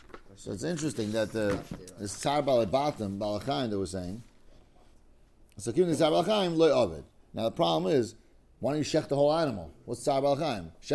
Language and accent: English; Kenya; born there; I was born in Kenya. I can't be present.